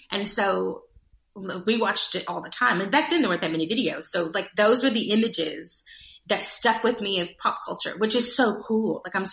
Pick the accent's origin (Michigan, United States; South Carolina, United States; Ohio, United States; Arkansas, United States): Arkansas, United States; Judsonia; So when we went to town, we went to Searcy, but I'm actually from Judsonia. And so that's a really small town.